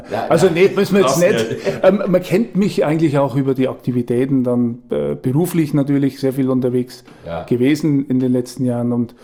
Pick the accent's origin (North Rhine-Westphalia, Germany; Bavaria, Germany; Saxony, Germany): Bavaria, Germany; Schönwald; now in Selb, Germany; Ich komme also aus Schönwald eigentlich. Also man sieht, ich bin schon 6 Kilometer weit gekommen.